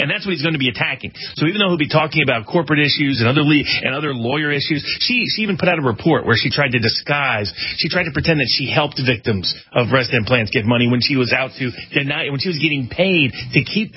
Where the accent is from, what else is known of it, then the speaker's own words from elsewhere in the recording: Chattanooga, Tennessee, United States; John Ross, John Ross's home is right near my old, about 2 minutes from my hometown and where my home was in Chattanooga, Tennessee.